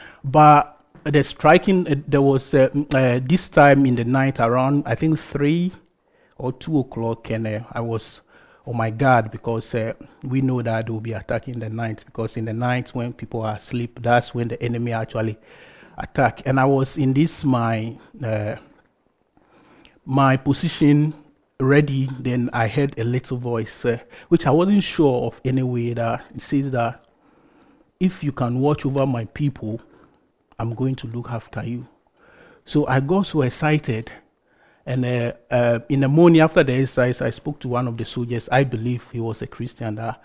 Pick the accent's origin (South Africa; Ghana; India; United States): Ghana; moved away as an adult; now in United Kingdom; As most of you might have known, I'm from Ghana. I came to the UK some few years ago, and I came here purposely to study.